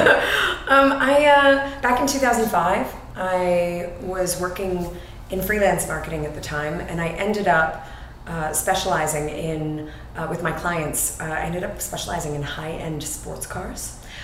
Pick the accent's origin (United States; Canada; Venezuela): Canada; you don't say I'm from Canada. You say like, oh, well, I'm part this and I'm part that and everything. Mm-hmm. And so it was, I'm Scottish. And yeah. So I was raised with those Scottish roots.